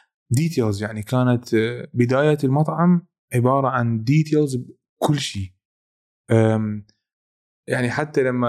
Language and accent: Arabic; Iraq; ما انا شيف عراقي فلازم اسوي فتشي عراقي